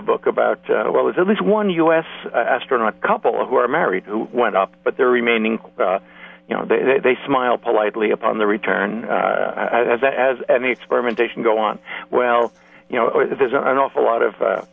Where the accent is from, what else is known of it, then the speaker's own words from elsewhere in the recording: New York, United States; also born or lived in Washington; now in California, United States; Oh, basically, well, I'm originally a New Yorker, transplanted to California after a great many years of wandering to other capitals, distant to here and there.